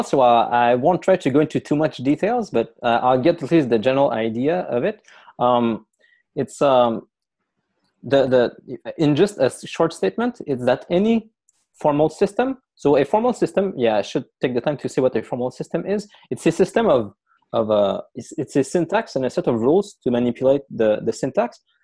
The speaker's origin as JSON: {"language": "English", "region": "Quebec", "country": "Canada", "said": "It's easier to pronounce usually. And I'm from Quebec, from a little country near Quebec City. And I was brought up Roman Catholic."}